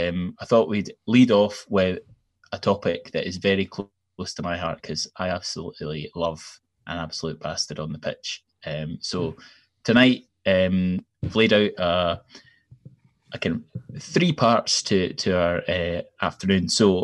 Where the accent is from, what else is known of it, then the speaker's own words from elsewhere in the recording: East Coast, United States; I should also tell people that because I'm from the East Coast, I'm quite abrupt.